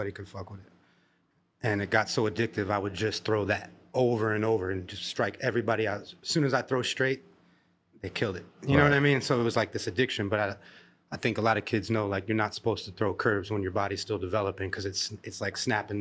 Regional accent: Venice Beach, California, United States; I grew up in Venice Beach, so I think, doses, people used to offer those to us when we were skating, when we were young.

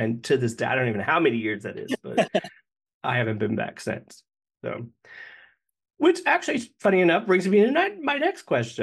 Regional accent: the South, United States; growing up as a kid, I grew up in the South, like you.

